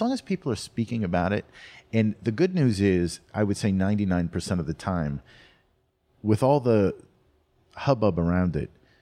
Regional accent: Connecticut, United States; I'm actually from Connecticut, and I worked in Connecticut, Waterbury, Connecticut, mm-hmm.

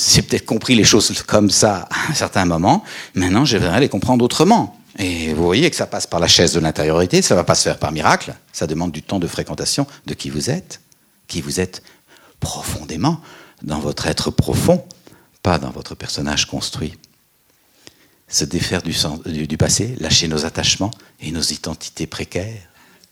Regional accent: Belgium; Moi, je viens de Belgique, je n'ai pas eu le moindre attentat, pas de champ de mine.

